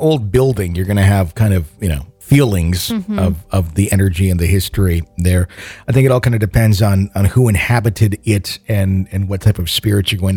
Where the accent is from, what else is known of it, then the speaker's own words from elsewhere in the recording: Georgia, United States; As you can tell, I'm from the South, Georgia to be exact. I live in a town about 45 minutes south of Atlanta.